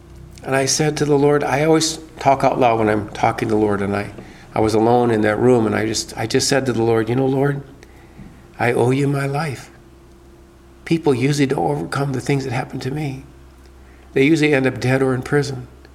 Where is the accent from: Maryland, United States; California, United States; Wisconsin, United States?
Wisconsin, United States; We finished our year in Cambodia, went back to my home state of Wisconsin